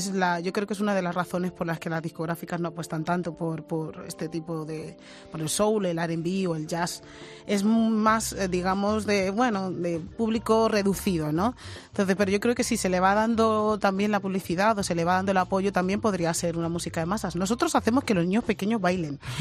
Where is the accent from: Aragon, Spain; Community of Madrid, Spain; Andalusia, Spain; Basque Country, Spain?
Community of Madrid, Spain; Madrid; born there; nací en Madrid, mis padres son de Guinea Ecuatorial